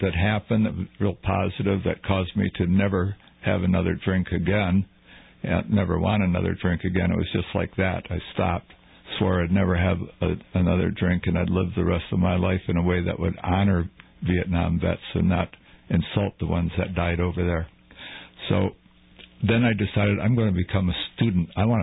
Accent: Detroit, Michigan, United States; Originally, I'm from Detroit.

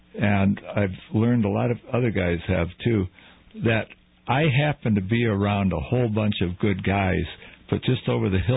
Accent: Detroit, Michigan, United States; Originally, I'm from Detroit.

